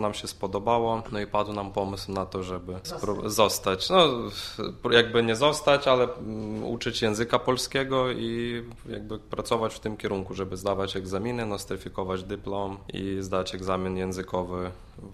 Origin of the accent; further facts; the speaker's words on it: Ukraine; Polish is a second language; moved away as an adult; now in Poland; Jestem lekarzem z Ukrainy. Mieszkam w Polsce już 2,5 lata mniej więcej.